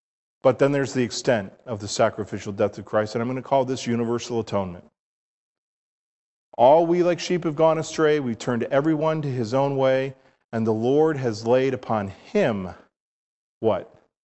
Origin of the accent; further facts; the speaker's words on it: New York, United States; I grew up in New York, and we have four seasons, you know, summer, fall, winter, and spring.